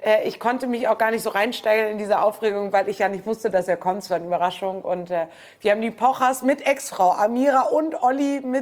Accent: Bremen, Germany; ich bin ja gebürtige Bremerin, bin in Bremen geboren, aufgewachsen, groß geworden.

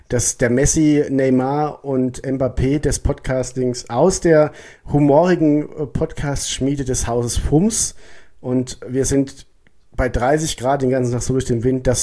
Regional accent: Odenwald, Germany; Ich komme ja aus dem Odenwald.

